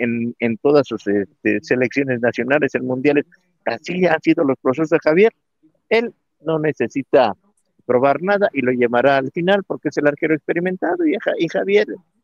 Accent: Mexico; Y nosotros no somos Argentina y no somos Brasil, somos México.

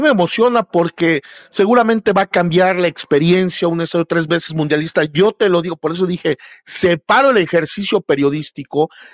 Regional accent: Cuautla, Morelos, Mexico; yo soy de pueblo, de Cuautla, con mucha gente en Cuautla

